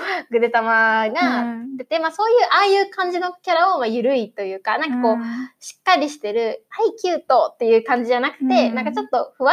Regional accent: Saitama, Japan; 私の出身、埼玉県にも、コバトンっていう、全然可愛くない、全然可愛くないキャラクターがいるんですけど、

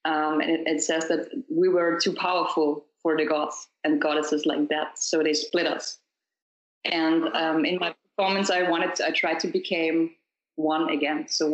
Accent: Austria; I'm from Austria. Yeah, that's the little country in middle Europe. I'm 29 years old

